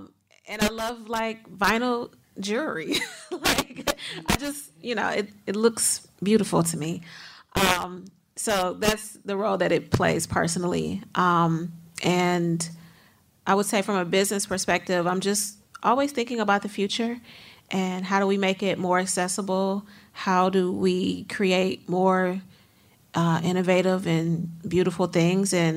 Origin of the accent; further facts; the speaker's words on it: Cleveland, Ohio, United States; You know, I'm from Cleveland, and on the corner of my street was a record store.